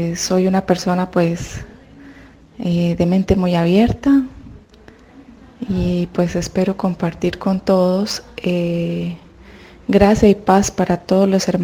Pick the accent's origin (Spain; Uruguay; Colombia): Colombia; now in Costa Rica; Saludos desde Costa Rica. … Soy colombiana y vivo hace pues algunos años aquí en Costa Rica.